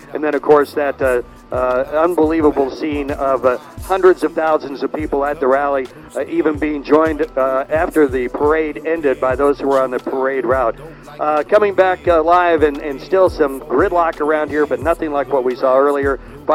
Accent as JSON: {"language": "English", "town": "Kansas City", "region": "Missouri", "country": "United States", "tie": "born or raised there", "said": "I have never, in growing up in Kansas City, ever seen a crowd like"}